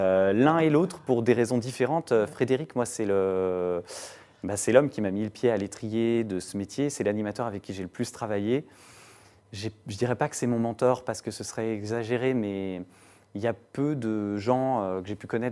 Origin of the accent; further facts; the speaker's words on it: Annecy, Auvergne-Rhône-Alpes, France; moi, je viens d'Annecy, en Haute-Savoie